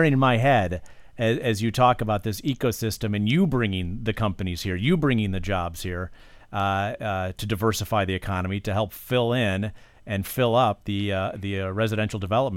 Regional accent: Iowa, United States; I grew up in Iowa, Moisha and Carlos, and there was a famous movie about a farmer in Iowa called The Field of Dreams.

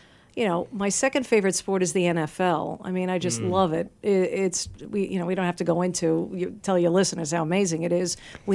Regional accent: New York, United States; I grew up in New York. Sorry, listeners.

